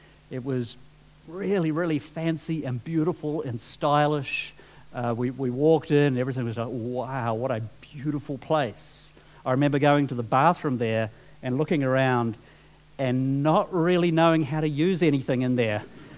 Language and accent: English; New Zealand; When I was growing up in New Zealand, I thought about all sorts of countries where I might go and live.